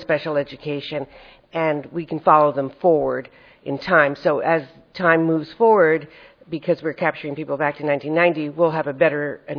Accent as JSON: {"language": "English", "region": "South Carolina", "country": "United States", "said": "And I am from South Carolina"}